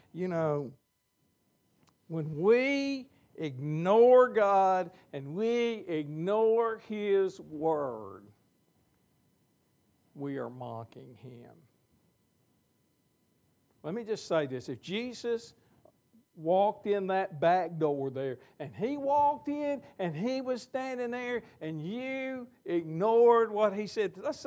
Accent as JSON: {"language": "English", "region": "Mississippi", "country": "United States", "said": "I guess I'm from Mississippi and I have to do that."}